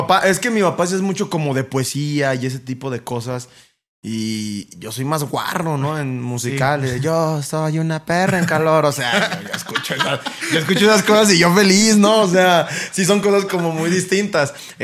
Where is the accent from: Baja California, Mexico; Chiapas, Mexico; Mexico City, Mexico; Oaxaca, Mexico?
Baja California, Mexico; Mexicali; como los mexicanos nacemos donde se nos da la chingada gana, yo soy mexicaleño, o sea, full.